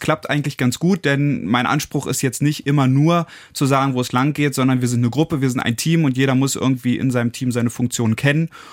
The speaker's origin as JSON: {"language": "German", "town": "Dedensen", "region": "Lower Saxony", "country": "Germany", "said": "ich bin 34 Jahre alt. Wie du schon gesagt hast, ich komme aus Dedensen, das ist bei der Stadt Seelze in der Region Hannover"}